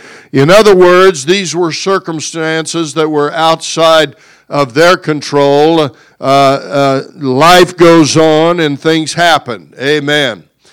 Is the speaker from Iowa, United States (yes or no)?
no; Mulvane, Kansas, United States; A friend of mine that I grew up around in Mulvane